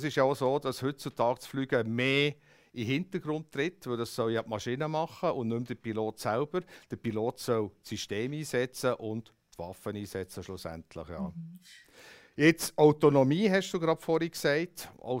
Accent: Switzerland; Das sind so Sachen, die ich jetzt als Schweizer würde wichtig finden und anschauen.

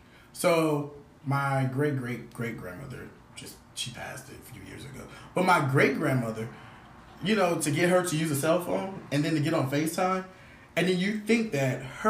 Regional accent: California, United States; now in Virginia, United States; So, one thing is, I'm from California, and living in Virginia

